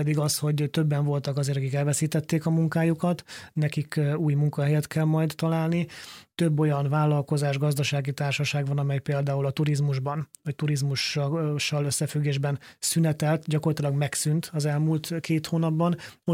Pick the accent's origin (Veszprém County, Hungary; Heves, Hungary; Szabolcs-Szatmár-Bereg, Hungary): Heves, Hungary; Én Heves megyei származású vagyok, Heves megyei országgyűlési képviselő vagyok